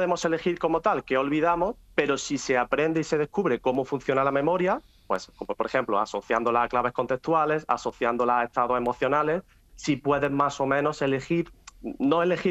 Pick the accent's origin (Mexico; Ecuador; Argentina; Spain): Spain; Málaga, Andalusia; estaba pues en una plaza aquí en Málaga, de donde yo soy